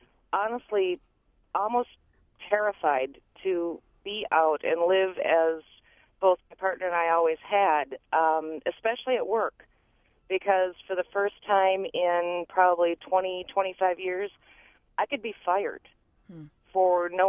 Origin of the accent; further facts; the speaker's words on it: La Crosse, Wisconsin, United States; moved away as an adult; my partner and I grew up in La Crosse, but have been away since my mid-20s. My partner and I recently moved back to La Crosse